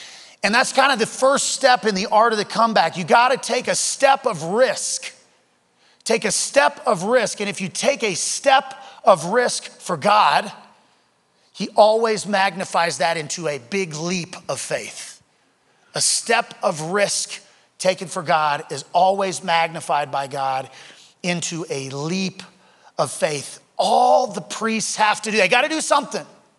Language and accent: English; Louisiana, United States; So we're from Louisiana, and Louisiana has this stuff called gumbo mud.